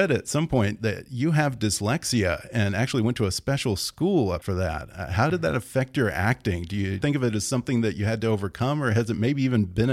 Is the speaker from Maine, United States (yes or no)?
no; Texas, United States; You and I probably grew up in Texas around about the same time.